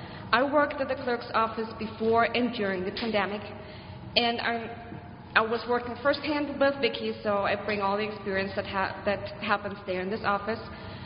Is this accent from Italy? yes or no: no; Germany; moved away as an adult; now in Buffalo, United States; as you can tell, I'm originally not from here. I'm originally from Germany.